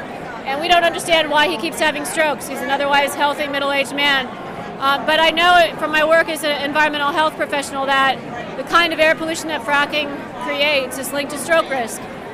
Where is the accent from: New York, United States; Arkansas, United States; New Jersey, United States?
New York, United States; Trumansburg; I'm from Trumansburg, New York.